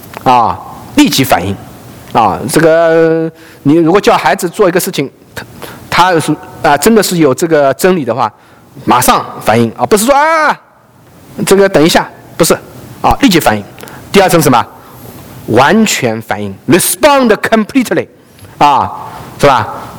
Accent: China; now in United States; 这个我们从大陆来，在这个美国能够开业

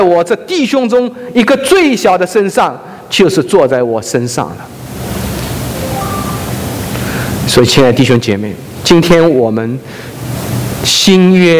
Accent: southern China, China; 我们会有不同的成长经历，我是南方人，跟北方人好多观念不一样。

